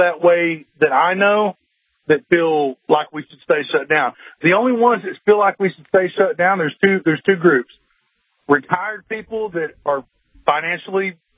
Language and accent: English; Arkansas, United States; I'm born and raised in Arkansas